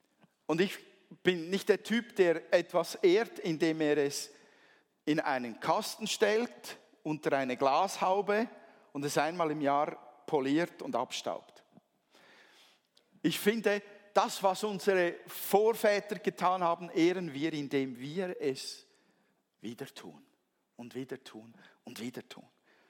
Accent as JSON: {"language": "German", "country": "Switzerland", "said": "Wenn ich als Schweizer Pastor würde mit so einem Teil"}